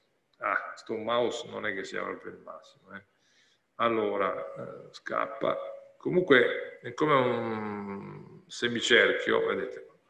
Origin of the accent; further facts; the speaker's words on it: Pula, Istria County, Croatia; born there; io sono nato a Pola, quindi dell'Istria, questa zona qua